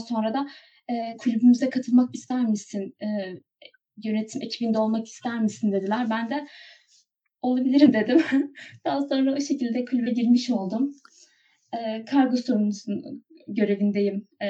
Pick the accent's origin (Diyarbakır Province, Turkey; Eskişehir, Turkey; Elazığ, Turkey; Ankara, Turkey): Ankara, Turkey; Ben Ankara'da doğdum ve yani yani 21 yıldır Ankara'dayım.